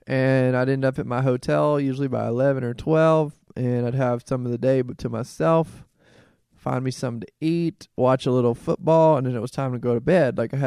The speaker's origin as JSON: {"language": "English", "town": "Nashville", "region": "Tennessee", "country": "United States", "tie": "born or raised there", "said": "But I'm glad to be home, back in Nashville. It gave me a whole new appreciation for being at home in my hometown."}